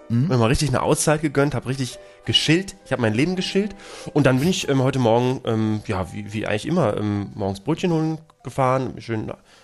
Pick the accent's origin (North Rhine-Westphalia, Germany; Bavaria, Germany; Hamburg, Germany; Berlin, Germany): Berlin, Germany; als Berliner, als Ur-Berliner und aber auch im Herzen auch Brandenburger